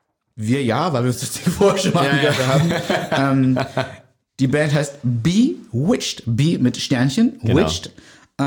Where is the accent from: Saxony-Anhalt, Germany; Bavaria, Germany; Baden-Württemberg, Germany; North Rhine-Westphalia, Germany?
North Rhine-Westphalia, Germany; Also ich bin am Niederrhein groß geworden, da gab es Antenne Niederrhein.